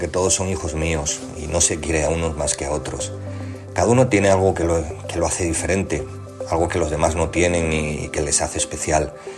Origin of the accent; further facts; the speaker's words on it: Ponferrada, Castile and León, Spain; nací y vivo en Ponferrada